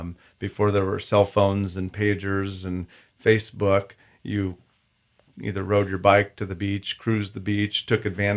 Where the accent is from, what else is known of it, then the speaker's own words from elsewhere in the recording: Sandpoint, Idaho, United States; Growing up in Sandpoint, playing football on that stadium, I just remember the feeling of the cool grass underfoot, the mud on a rainy football afternoon.